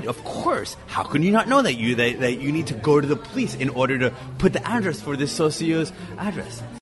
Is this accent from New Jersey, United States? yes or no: no; New York, United States; now in Buenos Aires, Argentina; from New York.